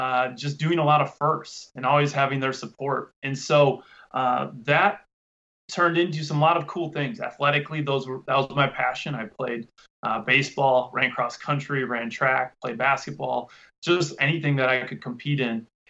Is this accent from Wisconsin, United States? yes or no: yes; Freedom, Wisconsin, United States; I'm from Freedom, Wisconsin. I still live in right outside of Freedom in Wisconsin yet.